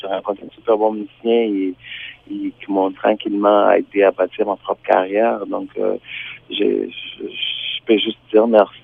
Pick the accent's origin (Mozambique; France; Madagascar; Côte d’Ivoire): Mozambique; Maputo; J'ai grandi à Maputo, et je viens d'une famille très religieuse. Mon père est pasteur anglican.